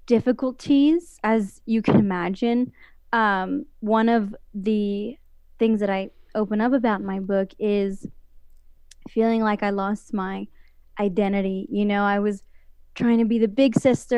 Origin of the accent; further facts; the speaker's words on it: United States; And I was Mexican, you know, I'm Mexican American, and I just felt out of place.